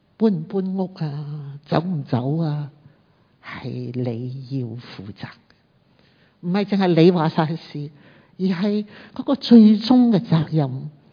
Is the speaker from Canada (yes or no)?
no; Hong Kong; 其实我从小呢就没有跟爸爸一起住，他在外国，我在香港